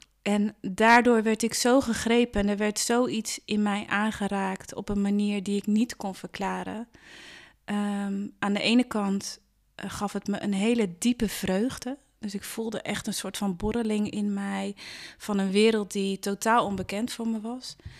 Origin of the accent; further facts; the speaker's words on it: Dordrecht, South Holland, Netherlands; Dordrecht. Ja, een beetje kwartiertje onder Rotterdam ongeveer.